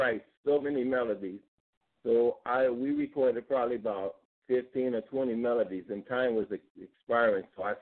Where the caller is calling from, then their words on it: Los Angeles, California, United States; I'm calling from Los Angeles.